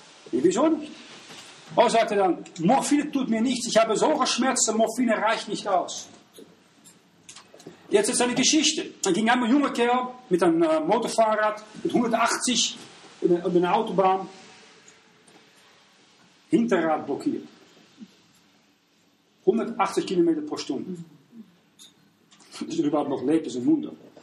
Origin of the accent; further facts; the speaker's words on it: Netherlands; German is a second language; war ich in Niederlanden und aus dem Haus, wo ich aufgewachsen bin, war eine riesige reformierte Kirche.